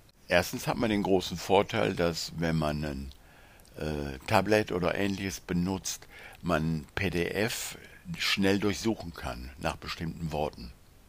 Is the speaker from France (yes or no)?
no; North Rhine-Westphalia, Germany; weil ich komme aus dem Pott und da sagt man so.